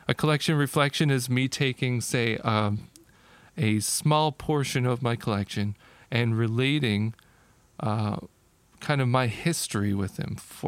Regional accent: Newfoundland and Labrador, Canada; So, I grew up in Canada. When I got my 3DS... Oh, my 3DS. My NES. I was living in the province of Newfoundland.

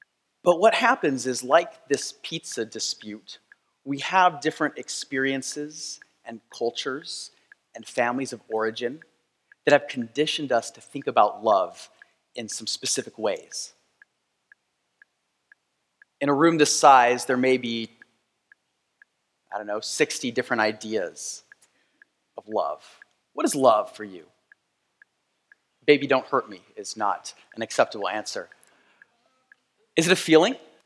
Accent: Philippines; now in United States; Before I settled down in the suburbs of Chicago, I grew up in the Philippines, where my parents were missionaries.

